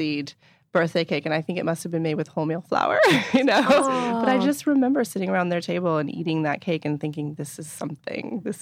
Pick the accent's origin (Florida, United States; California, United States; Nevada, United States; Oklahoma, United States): California, United States; Inverness; also born or lived in Point Reyes Station; Well, actually, I was born in Point Reyes Station, but then we moved to Inverness, which is... You know, four miles away.